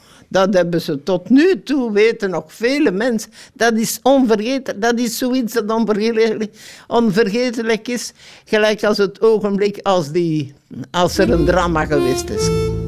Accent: Belgium; We zijn toch Belgen, hè?

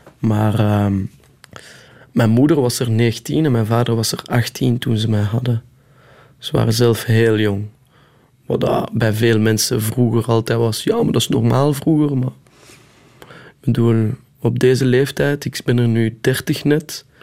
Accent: Ganshoren, Brussels-Capital Region, Belgium; Dan ben ik direct terug downtown gegaan. Groot geworden in Gansoren, in de sociale blokken.

